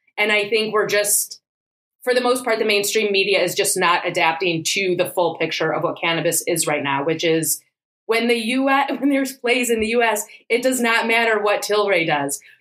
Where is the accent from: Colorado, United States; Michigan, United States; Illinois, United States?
Illinois, United States; Chicago; I grew up in Chicago. I had a front row seat to Michael Jordan's dominance in the 90s.